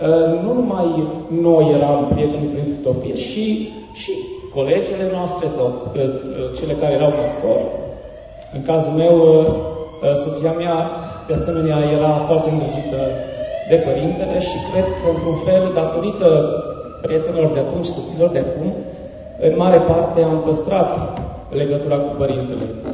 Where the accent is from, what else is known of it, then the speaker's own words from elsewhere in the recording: Făgăraș, Brașov County, Romania; eram din Făgăraș, eram apropiat, în primul rând, așa. Fiecare își dorește să se schimbe